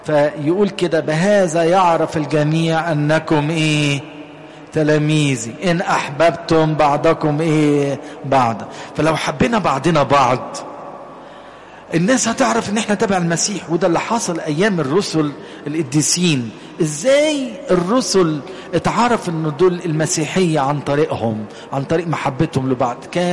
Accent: Egypt; مهمتنا في ارض مصر، لان احنا مصريين

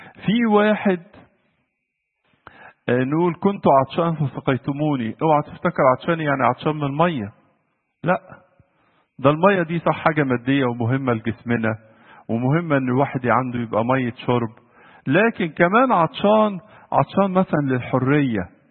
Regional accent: Egypt; الأولاد لما بيجوا من القرى، وانت عارفين عندنا في مصر في دبان كتير وحاجات زي كده

